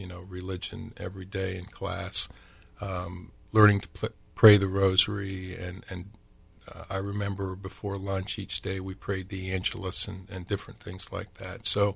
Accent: Marion, Ohio, United States; I was born and raised in Marion, Ohio. I am the oldest of five children.

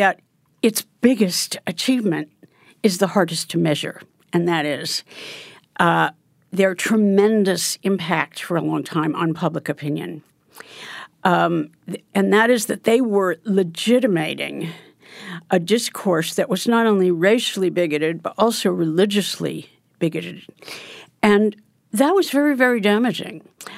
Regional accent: Oregon, United States; For example, Oregon, which happens to be my home state.

